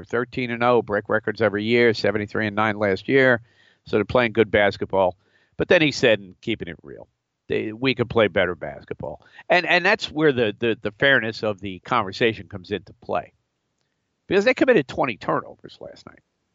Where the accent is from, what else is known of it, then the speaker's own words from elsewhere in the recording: New York, United States; I'm not from Cleveland. I'm from New York.